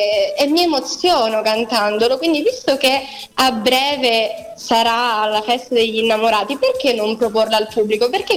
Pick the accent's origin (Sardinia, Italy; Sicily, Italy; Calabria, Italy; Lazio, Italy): Calabria, Italy; è un omaggio alla mia terra, alla mia amata Calabria